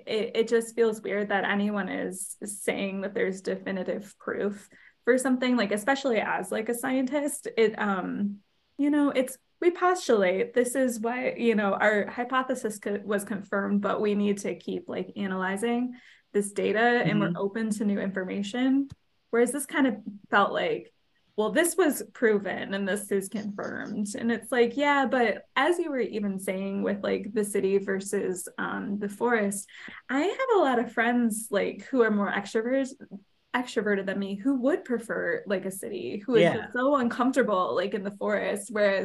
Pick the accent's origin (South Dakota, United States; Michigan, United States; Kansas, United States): Michigan, United States; You know, I grew up right outside of Detroit, where there are factories, kind of near like Zog Island, and that was all being pumped into the air.